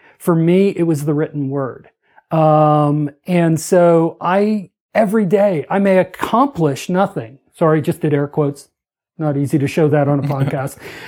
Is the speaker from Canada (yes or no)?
yes; Toronto, Ontario, Canada; Considering I grew up in Toronto and its suburbs